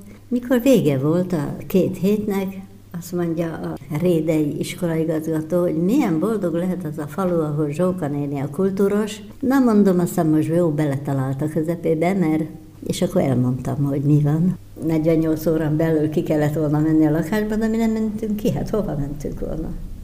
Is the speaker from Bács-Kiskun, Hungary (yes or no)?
no; Dorog, Komárom-Esztergom, Hungary; Esztergom mellett dorog.